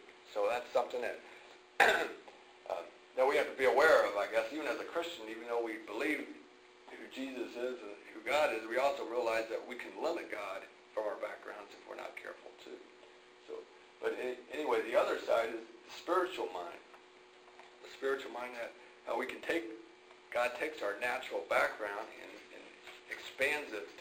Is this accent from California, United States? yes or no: no; Indiana, United States; I grew up in Indiana, you know, we just have our differences.